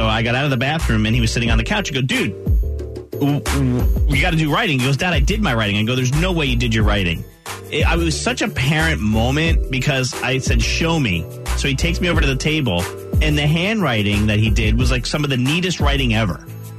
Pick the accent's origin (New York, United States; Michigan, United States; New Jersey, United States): New Jersey, United States; I just went and saw the great Dr. Marco in Valentine, and I grew up with him in New Jersey, went to school together all the way through